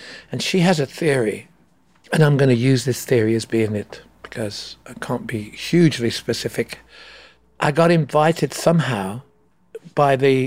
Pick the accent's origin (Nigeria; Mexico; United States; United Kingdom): United Kingdom; England; because, you know, I'm from England, I still don't know too much about certain departments of stuff